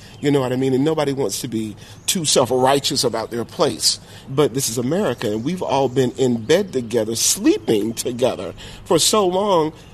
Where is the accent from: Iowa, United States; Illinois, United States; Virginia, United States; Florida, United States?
Florida, United States; yeah, I'm from Wakulla. I drink from the river here. I drink from the well.